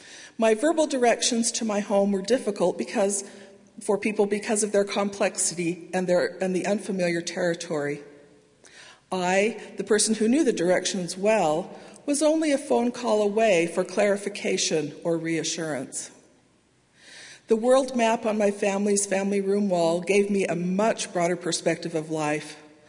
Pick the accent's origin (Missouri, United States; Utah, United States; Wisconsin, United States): Utah, United States; I grew up in the Salt Lake Valley, where almost the whole valley follows the same east, west, north, and south coordinates first laid out by Brigham Young.